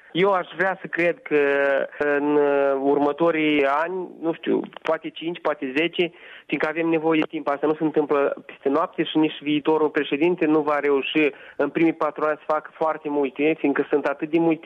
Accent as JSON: {"language": "Romanian", "region": "Gagauzia", "country": "Moldova", "second_language": "Romanian", "said": "sunt găgăuz, jet de jet. Am învățat română la școală, așa cum dumneavoastră învățați engleză."}